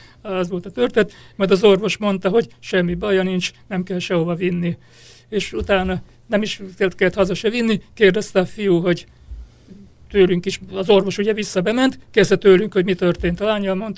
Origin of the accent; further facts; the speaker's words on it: Balassagyarmat, Nógrád, Hungary; én 75 és 79 között voltam Nógrád megyébe, balassagyarmati születésű vagyok, és akkor még Balassagyarmaton laktam, és balassagyarmati mentőállomáson kezdtem dolgozni